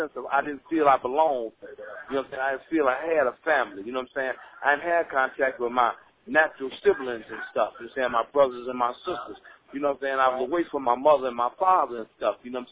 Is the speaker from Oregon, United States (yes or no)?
no; Chicago, Illinois, United States; When I first joined up the gang, I was from Chicago, Illinois, Chicago's west side.